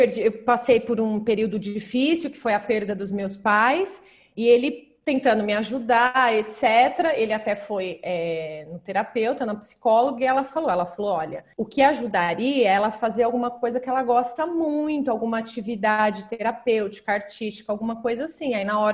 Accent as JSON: {"language": "Portuguese", "region": "São Paulo", "country": "Brazil", "said": "Eu sou do interior de São Paulo."}